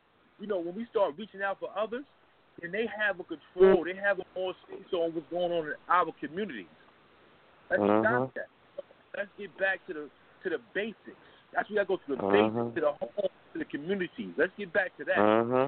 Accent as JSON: {"language": "English", "town": "New York City", "region": "New York", "country": "United States", "tie": "born or raised there", "said": "growing up in Harlem, you know, I've been here, you know, over 30 years."}